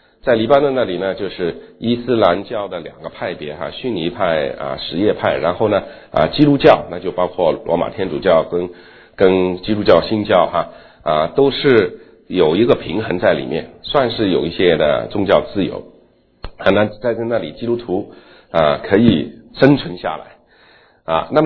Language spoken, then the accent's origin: Chinese; China; now in Canada; 然后我自己从中国移民出来，在加拿大当时